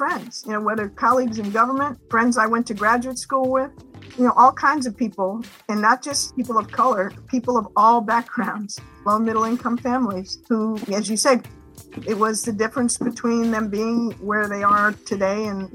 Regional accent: Washington, District of Columbia, United States; So my brother and I are born in the mid-60s, and we grew up here in Washington, D.C., and we were conscious of how unusual it was to have a working mom who is a full-time professional.

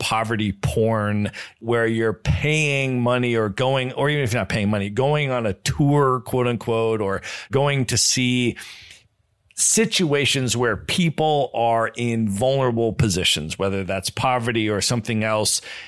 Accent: United States; And also, as an American, when I travel, one of the things that's important to me is to understand also the history of my government's foreign policy

